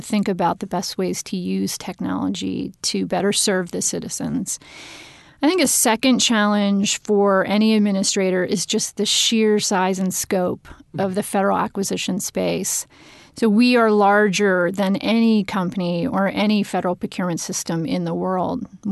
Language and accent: English; Pennsylvania, United States; also born or lived in Washington, D.C., United States; and Pennsylvania is my home state. So it was fun going back. I'd been in D.C. for a long time.